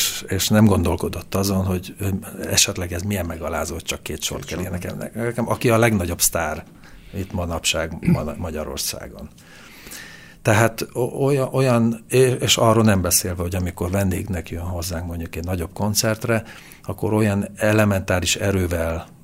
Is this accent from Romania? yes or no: yes; Transylvania, Romania; Én is székely vagyok egyébként.